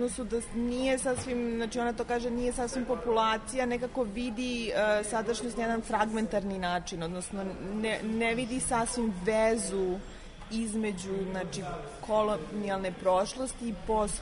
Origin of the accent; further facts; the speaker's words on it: Serbia; dolazim iz Srbije